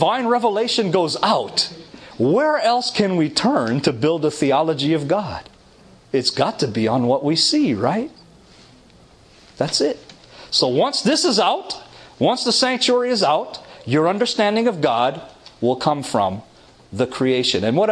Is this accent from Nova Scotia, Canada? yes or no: no; Toronto, Ontario, Canada; I come from Toronto. There's a lot of hockey there.